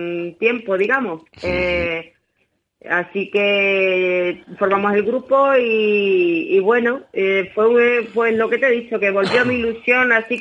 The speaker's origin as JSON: {"language": "Spanish", "town": "Sabadell", "region": "Catalonia", "country": "Spain", "tie": "born there", "said": "En Sabadell, exactamente. Allí es donde yo nací."}